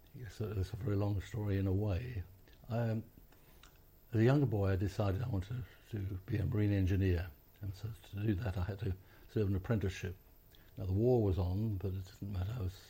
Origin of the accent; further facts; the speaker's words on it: Thornton Heath, London, United Kingdom; born there; I was born in Thornton Heath, that's just out West Croydon in England, Surrey, England.